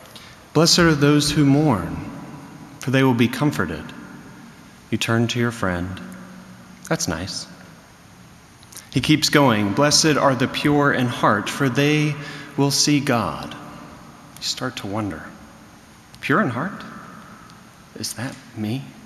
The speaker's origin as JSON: {"language": "English", "region": "the South", "country": "United States", "tie": "born or raised there", "said": "I heard this a lot growing up in the South."}